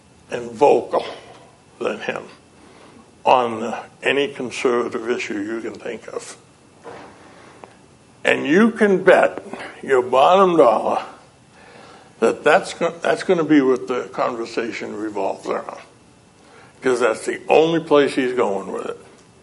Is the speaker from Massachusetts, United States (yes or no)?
yes; West Upton, Massachusetts, United States; And that's when I met Rick, because he was from Upton. I was from West Upton, much better place.